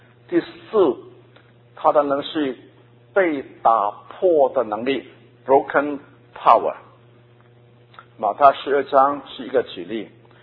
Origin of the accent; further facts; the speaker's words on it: Guangdong, China; 我们广东人说啊，一个很有精神的人是鬼打一样